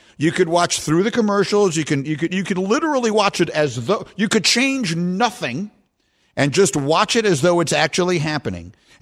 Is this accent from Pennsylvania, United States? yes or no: no; New York, United States; I grew up in New York.